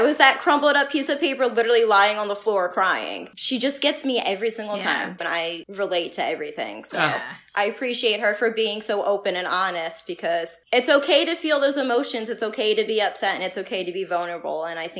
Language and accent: English; Philadelphia, Pennsylvania, United States; I grew up in South Philly and she grew up in Reading, Pennsylvania, which isn't far from that area.